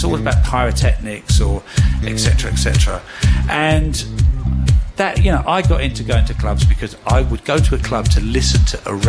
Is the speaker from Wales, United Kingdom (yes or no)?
no; Uxbridge, London, United Kingdom; I'm from West London, Uxbridge.